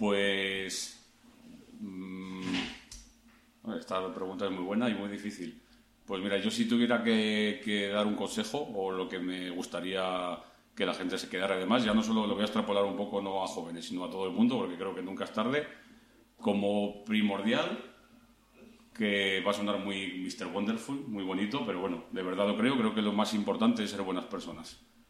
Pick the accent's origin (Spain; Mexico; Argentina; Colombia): Spain; Torrelavega, Cantabria; also born or lived in Santiago de Cartes; Pues yo digo siempre que tengo doble nacionalidad, soy de Torrelavega y de Santiago de Cartes. Empecé viviendo en Santiago de Cartes y en primero era eso así, me tuve que ir a Torrelavega, entonces soy muy torrelaveguense, pero de Santiago de Cartes.